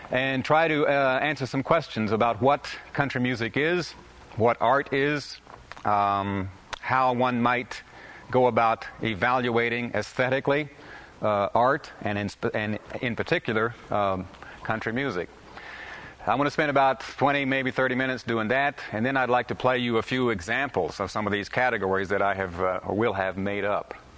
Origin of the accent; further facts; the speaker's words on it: Oklahoma, United States; I am an Okie. I was born and raised in Oklahoma.